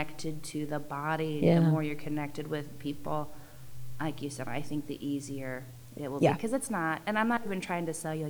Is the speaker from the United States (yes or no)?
yes; Taylorville, Illinois, United States; I am just from Taylorville, Illinois. You know, like, I'm doing good over there in Taylorville.